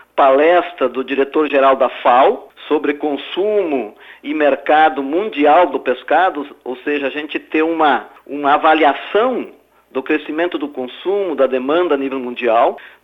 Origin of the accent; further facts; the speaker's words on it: Santa Catarina, Brazil; Eu sou natural de Santa Catarina, que é uma região onde o cooperativismo é muito forte.